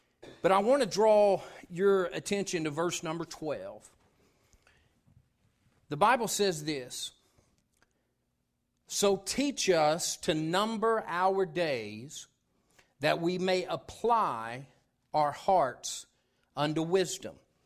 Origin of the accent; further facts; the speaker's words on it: Tennessee, United States; as Grant said, I grew up in East Tennessee, and I can remember growing up, we didn't attend church.